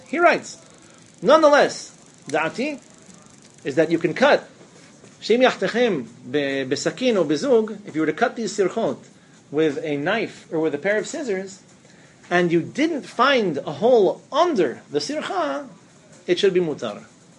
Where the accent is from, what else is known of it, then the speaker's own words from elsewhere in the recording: Spain; moved away; I was born and raised in Spain.